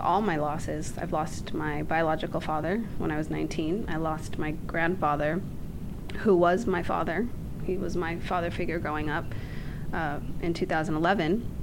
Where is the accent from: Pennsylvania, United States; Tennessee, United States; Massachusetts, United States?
Massachusetts, United States; Boston; And this is all back, yeah. I'm from Boston, so.